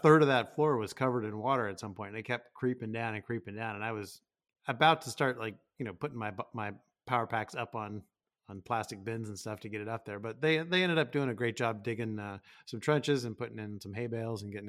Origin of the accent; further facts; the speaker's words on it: Pacific Northwest, United States; I grew up in the Northwest, so a light drizzly rain is like 90% of me walking to school.